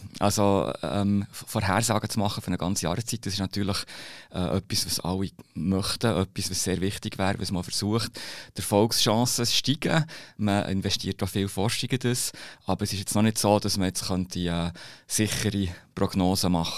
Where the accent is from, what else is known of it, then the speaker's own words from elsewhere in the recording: Bern, Switzerland; Ich muss sagen, ich bin Berner, ich gehe gerne in die Aare.